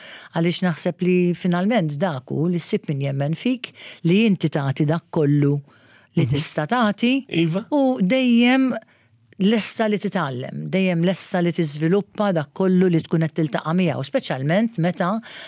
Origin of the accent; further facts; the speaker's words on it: Birżebbuġa, Southern Region, Malta; Jiena kont minn Birżebbuġa, meta Birżebbuġa ma tantx kien hemm nies residenti, allura aktar kienu jkunu l-villaġġanti.